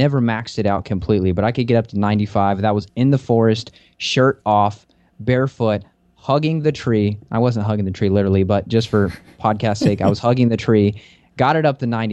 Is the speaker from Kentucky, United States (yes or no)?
yes; Kentucky, United States; also born or lived in Las Vegas; because I'm from Kentucky, where it's a temperate forest. You have four seasons here.